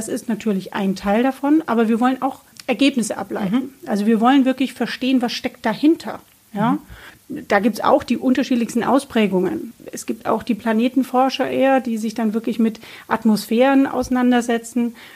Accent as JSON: {"language": "German", "town": "Bamberg", "region": "Bavaria", "country": "Germany", "tie": "born there", "said": "ich bin geboren in Bamberg"}